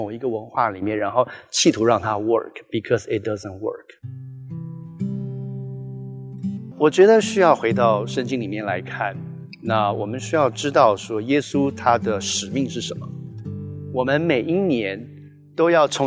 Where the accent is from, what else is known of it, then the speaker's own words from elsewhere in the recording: Taiwan; born there; 我除了是中国人出生在台湾之外，更重要的 first and foremost 我是天国的子民。我成为基督徒，我所效忠的是神，